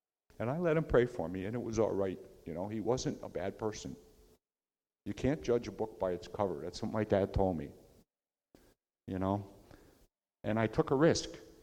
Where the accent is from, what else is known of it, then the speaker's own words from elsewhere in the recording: Vernon, Connecticut, United States; I'm from Vernon, Connecticut, and my family is all out in that area